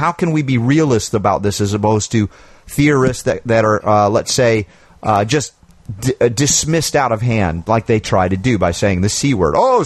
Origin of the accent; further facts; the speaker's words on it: United States; I know much of my young life, Liam, growing up in the United States